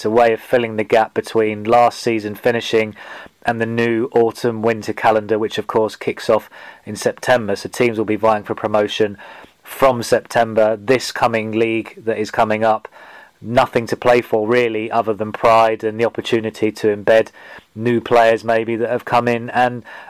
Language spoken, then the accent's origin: English; Watford, East of England, United Kingdom; I'm from Watford